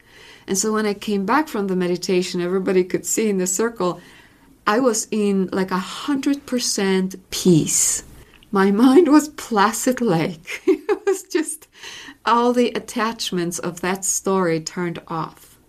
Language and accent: English; Poland; I grew up in Poland, as we said. And so that's all around me, Christianity, Catholic Church, especially Polish brand